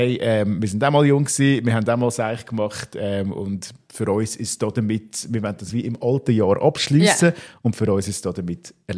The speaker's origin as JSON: {"language": "German", "region": "Aargau", "country": "Switzerland", "said": "bei uns im Aargau"}